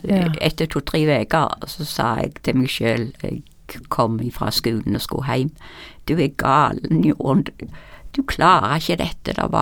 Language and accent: Norwegian; Rennesøy, Rogaland, Norway; Da var jeg egentlig lærer hjemme på Rennesøy